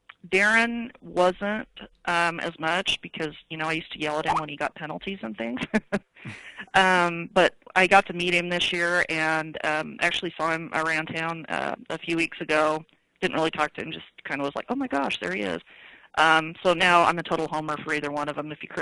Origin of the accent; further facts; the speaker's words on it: Idaho, United States; I grew up in Southern Idaho, but I went to University of Nevada. That's where I graduated from.